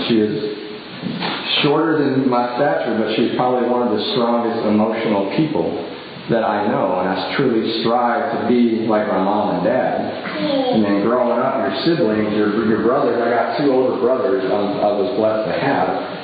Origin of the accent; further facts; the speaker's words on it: Kentucky, United States; We grew up in Kentucky, but we moved around some growing up.